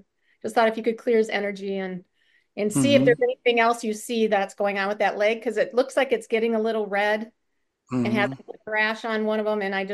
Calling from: Minneapolis, Minnesota, United States; I'm calling from Minneapolis, St. Paul area.

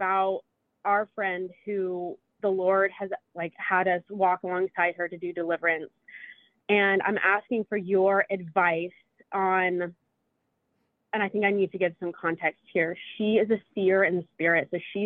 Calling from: Texas, United States; I'm calling in from Texas.

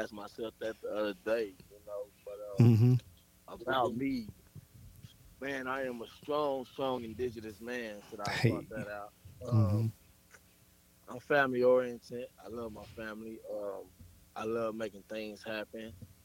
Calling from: Austin, Texas, United States; Austin, Texas.

